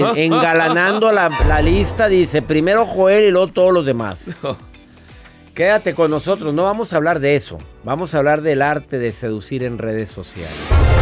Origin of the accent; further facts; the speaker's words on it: Mexico; de las adicciones en México, en mi país